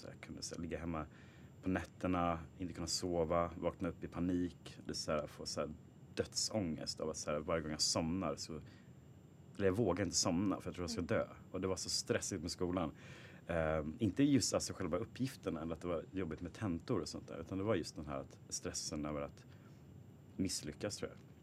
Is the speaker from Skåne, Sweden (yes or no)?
no; Stockholm, Stockholm County, Sweden; born there; Jag är född i Stockholm och gillar Stockholm och vill stanna här.